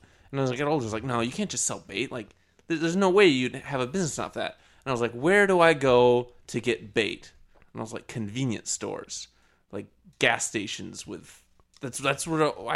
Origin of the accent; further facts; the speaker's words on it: Lonsdale, Minnesota, United States; Well, Lonsdale.